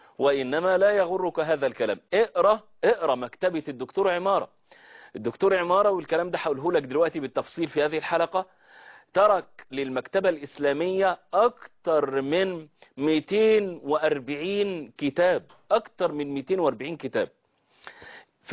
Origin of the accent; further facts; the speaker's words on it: Egypt; مفخره لنا كعرب ومفخره لنا كمصريين